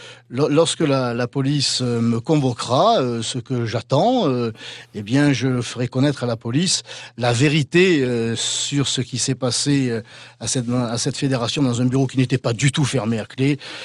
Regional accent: France; L'on doit, en tant que Français et politique, s'occuper, encore une fois, plutôt de nos compatriotes d'abord

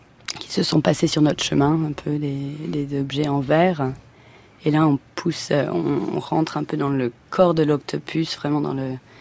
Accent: Roubaix, Hauts-de-France, France; on est monté vers le nord parce que je suis de Roubaix, donc pour un peu aussi, moi, c'était un petit clin d'œil sur d'où je venais.

